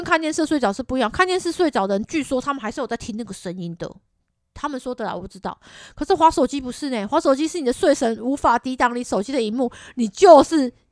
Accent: Taiwan; 我们台湾人就翻成啊，就是格子松饼，格子松饼，

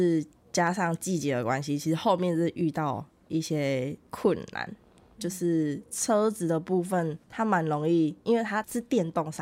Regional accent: Penghu County, Taiwan; 因为爸爸是澎湖人，然后就对嘛，我也是澎湖人。

